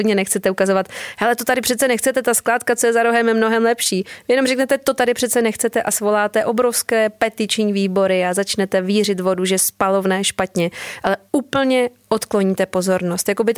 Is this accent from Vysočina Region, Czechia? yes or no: yes; Vysočina Region, Czechia; Já jsem z Vysočiny, kde je skládka v městě Bystrem, je to u hradu Svojanok v kousíček v nádherné panenské přírodě